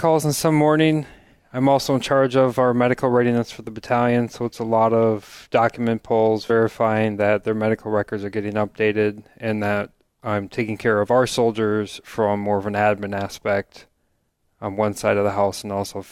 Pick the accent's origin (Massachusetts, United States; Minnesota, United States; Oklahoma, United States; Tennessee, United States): Minnesota, United States; Sartell; now in South St. Paul, United States; I'm from Sartell, Minnesota. I live in South St. Paul right now.